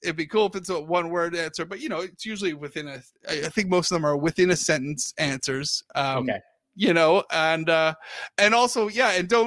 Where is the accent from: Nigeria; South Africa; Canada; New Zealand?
Canada; also born or lived in United Kingdom; now in United States; I'm originally from Canada, and some people think I'm from Britain because I stayed there for a long time in my life.